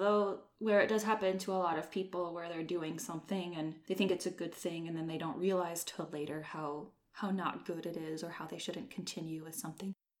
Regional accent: South Dakota, United States; I grew up in South Dakota and it was really bad weather.

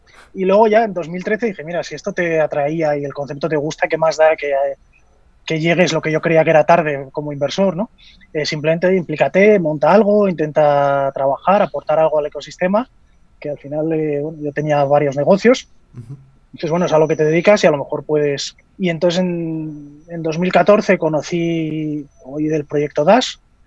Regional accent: Spain; now in Switzerland; Yo soy español, aunque ahora vivo en Suiza

